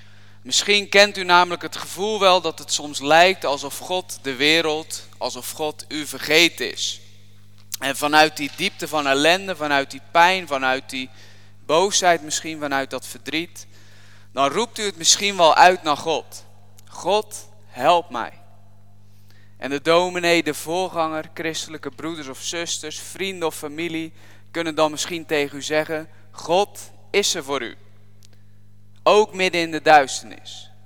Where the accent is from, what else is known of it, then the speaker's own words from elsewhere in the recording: Giessendam, South Holland, Netherlands; now in Hellouw, Netherlands; ik kom oorspronkelijk uit Hanningsveld, Giessendam.